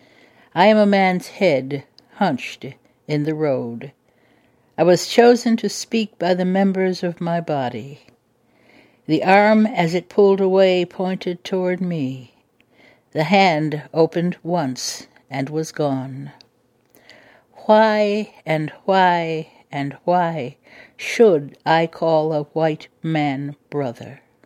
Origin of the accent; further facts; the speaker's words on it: United States; I'm an American poet.